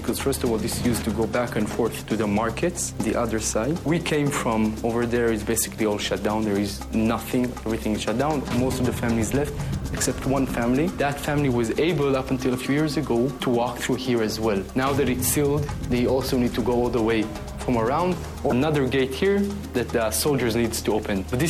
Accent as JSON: {"language": "English", "town": "Jerusalem", "region": "Jerusalem District", "country": "Israel", "second_language": "English", "said": "I'm originally from Jerusalem. I served in the IDF, in the 5th Battalion of the Nachal Brigade as an infantry."}